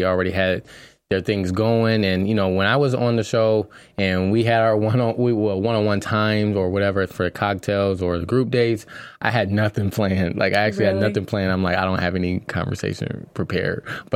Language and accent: English; Michigan, United States; Midwest, I'm from Michigan.